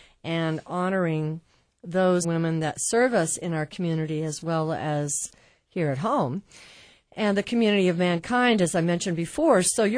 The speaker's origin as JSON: {"language": "English", "region": "Kansas", "country": "United States", "tie": "born or raised there", "said": "I know growing up in Kansas, originally in high school, it was a big deal if somebody had a beer."}